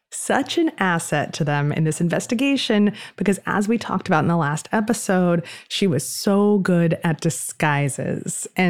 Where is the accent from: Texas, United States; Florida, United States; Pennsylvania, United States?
Pennsylvania, United States; Philadelphia; So Felton and Pinkerton met up in my hometown of Philadelphia, and they devised a plan.